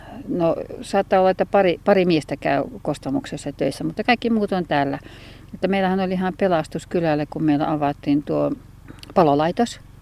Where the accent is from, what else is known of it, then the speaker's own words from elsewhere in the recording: Tollonjoki, Republic of Karelia, Russia; Ei, minä olen kotoisin tuolta Tollonjoelta. Se suljettiin se kylä, mä olin silloin 4. luokalla pienenä tyttönä. Sitten me muutettiin tänne koko perheellä.